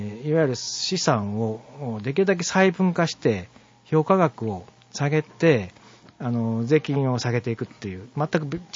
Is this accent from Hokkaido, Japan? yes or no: no; Kyoto, Japan; now in Tokyo, Japan; 出身は京都なんですけども、ずっと東京におりまして、